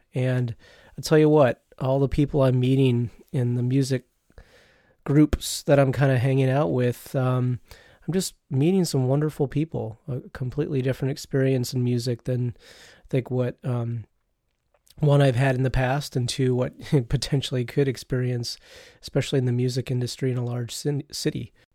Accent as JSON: {"language": "English", "town": "Detroit", "region": "Michigan", "country": "United States", "tie": "born or raised there", "said": "I grew up in the Detroit area, and the way I learned to drive was very, very aggressive."}